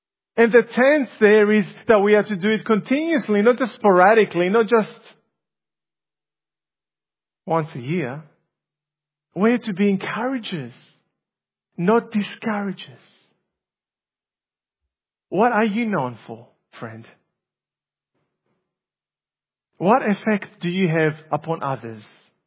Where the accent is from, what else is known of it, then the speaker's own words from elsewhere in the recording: Greece; English is a second language; now in Australia; when I was growing up in Greece, back in the day, many years ago, many decades ago, seeing a stray dog in Greece meant something else.